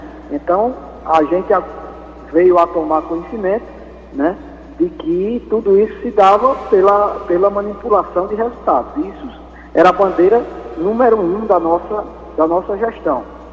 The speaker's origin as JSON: {"language": "Portuguese", "town": "Cajazeiras", "region": "Paraíba", "country": "Brazil", "tie": "born or raised there", "said": "Ter o voto da minha terra, a terra que eu tanto luto gratuitamente pelo futebol dela. Todos sabem, eu não preciso fazer nenhuma apresentação, mas todos sabem da minha luta em defesa do futebol de Cajazeiras."}